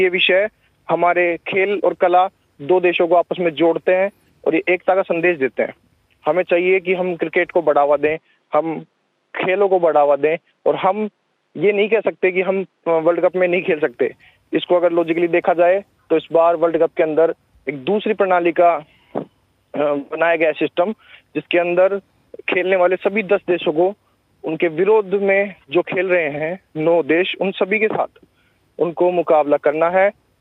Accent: Kotputli, Rajasthan, India; और मैं कोटपुतली से बिलोंग करता हूँ।

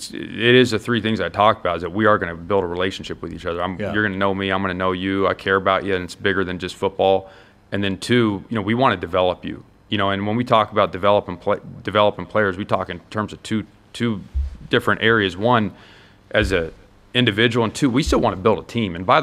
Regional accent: Georgia, United States; he was really entertaining to watch there and growing up in Georgia.

